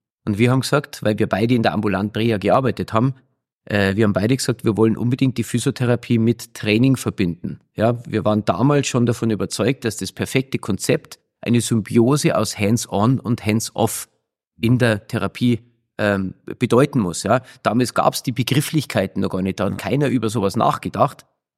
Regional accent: Kitzbühel, Tyrol, Austria; also born or lived in Munich / Dachau; Ich bin eigentlich geboren in München, habe aber die ersten 5 Jahre in Dachau verbracht, weil meine Mutter aus Dachau ist und bin aber dann mit meiner Familie umgezogen nach Kitzbühel, nach Tirol, weil mein Vater Kitzbühler ist

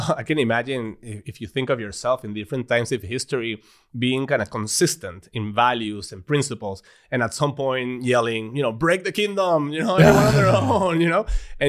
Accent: Venezuela; I remember growing up in Venezuela

